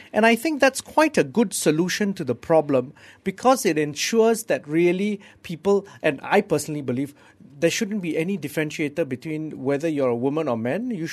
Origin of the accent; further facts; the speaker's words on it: Johor, Malaysia; I'm from Johor.